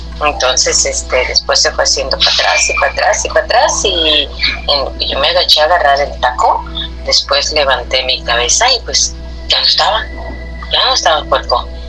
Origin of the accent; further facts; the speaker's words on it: Guanajuato, Mexico; Nosotros somos originarios de Guanajuato.